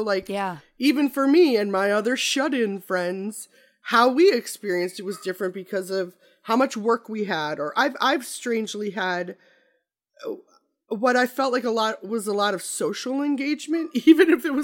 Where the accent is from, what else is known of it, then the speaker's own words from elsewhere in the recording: Midwest, United States; Well, I think I mentioned I'm originally from the Midwest.